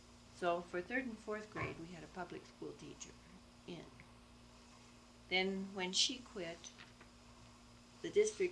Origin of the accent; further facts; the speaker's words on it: Pinedale, Wyoming, United States; born there; I was born in Pinedale, Wyoming on May 11, 1933.